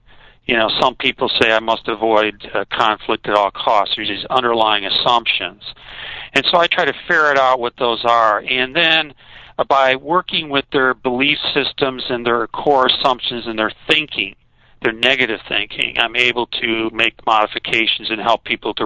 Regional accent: Chicago, Illinois, United States; now in Scottsdale, United States; I'm originally from Chicago.

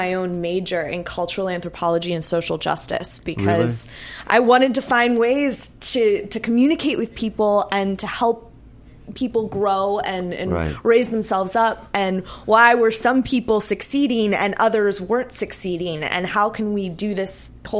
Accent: Pittsburgh, Pennsylvania, United States; I grew up outside of Pittsburgh, but I went to university in New York, NYU.

